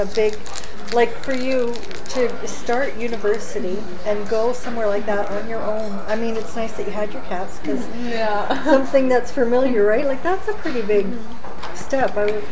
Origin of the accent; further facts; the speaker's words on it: Ottawa, Ontario, Canada; born there; also born or lived in Regina, Canada / Germany / London, Canada / Toronto, Canada; my dad was in the military, so I moved a lot when I was a kid, every 3 or 4 years. So I was born in Ottawa, and I lived in Regina. Actually, I've lived in Regina twice. And we went and lived overseas for 3 years in Germany and stuff.